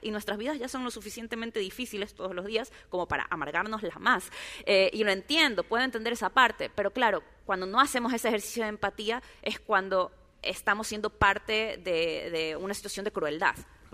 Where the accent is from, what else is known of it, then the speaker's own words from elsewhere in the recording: Guayaquil, Guayas, Ecuador; yo crecí en Guayaquil, que es una ciudad repleta de manglares y cuando se inunda salen cocodrilos y serpientes y es así como muy salvaje y muy hostil también. Y yo crecí en un contexto de clase media acomodada y fui a colegios privados.